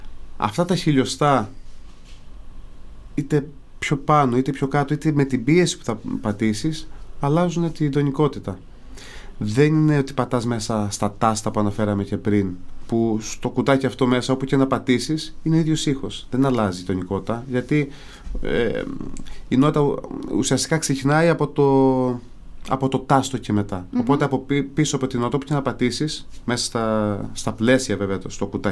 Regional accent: Zaros, Crete, Greece; Είναι ένα τραγούδι που μιλάει για το χωριό μου, το Ζαρό

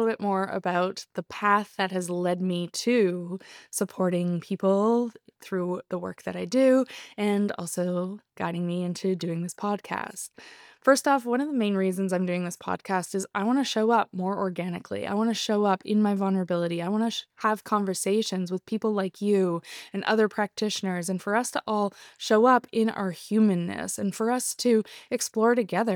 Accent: Ontario, Canada; moved away as an adult; also born or lived in British Columbia; Now, I left my hometown in Ontario when I was 18, and I moved to Whistler, British Columbia, which is a ski resort town just outside of Vancouver.

